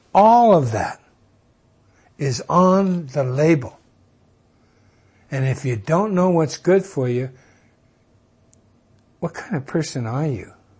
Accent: United States; When I was growing up in America, we had one forced inoculation.

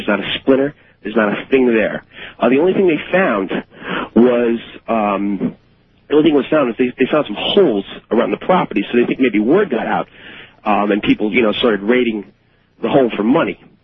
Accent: New Jersey, United States; I'm from New Jersey.

